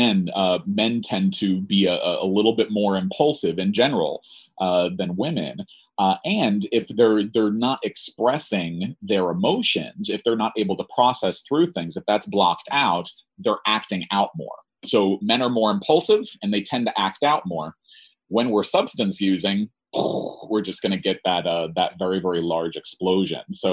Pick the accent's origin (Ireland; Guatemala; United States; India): United States; New Jersey; and again, I'm from New Jersey, it's about going to the Jersey Shore after the dance